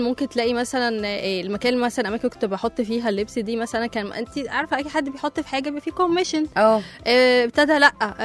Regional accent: Zagazig, Sharqia Governorate, Egypt; انا اصلا من الزقازيق.

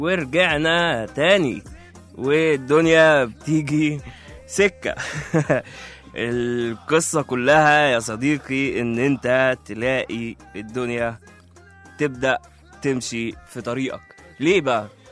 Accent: Egypt; انا كبلد كمصري هحب ان انا اعيش في استقرار

